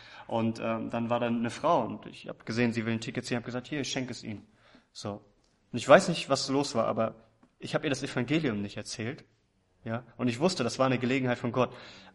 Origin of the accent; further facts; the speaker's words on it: Northern Germany, Germany; ich bin Norddeutscher, ich komme von der Ostsee